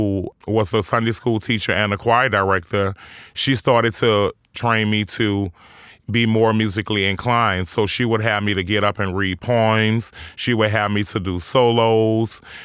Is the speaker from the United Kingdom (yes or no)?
no; New Orleans, Louisiana, United States; I grew up uptown New Orleans on Josephine Street, which was a very different neighborhood.